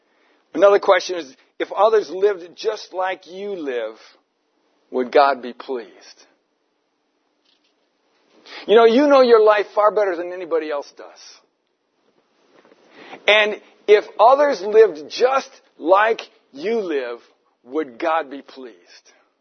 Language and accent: English; United States; now in Australia; I don't know whether they did it here in Australia or not, but in my home country of America